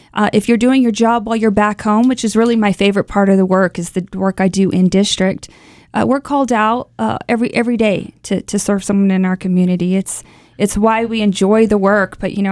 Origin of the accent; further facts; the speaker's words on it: Las Cruces, New Mexico, United States; 50% of my vote comes from Las Cruces. That's originally my hometown.